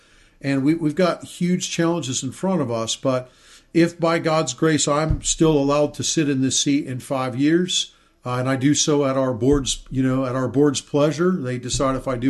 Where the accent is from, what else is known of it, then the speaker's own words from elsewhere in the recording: United States; born there; I was born in the United States. I'm an American citizen.